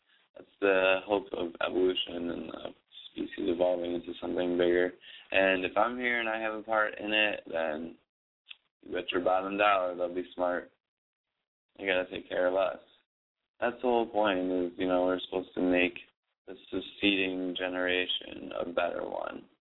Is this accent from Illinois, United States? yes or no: no; Buffalo, New York, United States; born there; now in New York City, United States; I like being in New York because I was born in Buffalo, so now I'm on the complete opposite side of the spectrum here